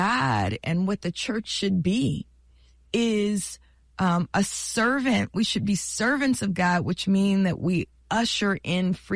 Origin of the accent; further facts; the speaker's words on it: Oakland, California, United States; learned so much from my upbringing in East Oakland. I'm not, yes, from the hills. I'm from East Oakland.